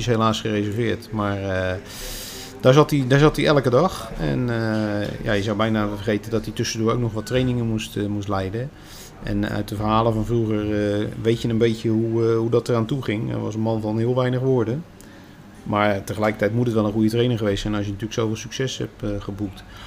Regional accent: Rotterdam, South Holland, Netherlands; also born or lived in Vlaardingen; ik ben zelf van de noordkant van Rotterdam. Ik ben geboren in Vlaardingen, getogen in Rotterdam. Maar altijd aan de noordkant gewoond, Kralingen, Ommoord, waar ik nu nog steeds woon.

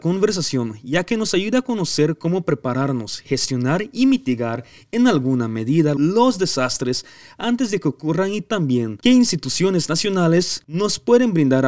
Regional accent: Belize; Spanish is a second language; Yo soy de Belice, como normalmente se conoce en Latinoamérica, pero el nombre correcto que usamos en el país sería Belize. Y yo tengo 25 años

